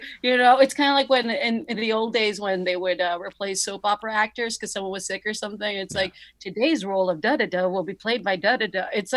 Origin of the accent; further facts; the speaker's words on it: Texas, United States; I grew up in South Texas.